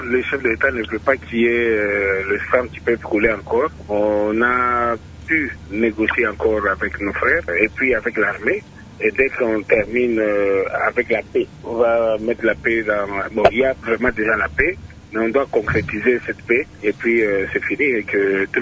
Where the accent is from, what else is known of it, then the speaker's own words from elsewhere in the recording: DR Congo; chez nous en Afrique, un Congolais, quand il travaille, il a toute une famille derrière lui.